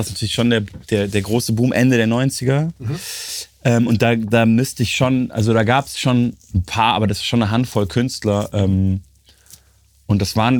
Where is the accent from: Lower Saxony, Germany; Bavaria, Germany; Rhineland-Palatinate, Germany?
Bavaria, Germany; Munich; Ich komme ja aus München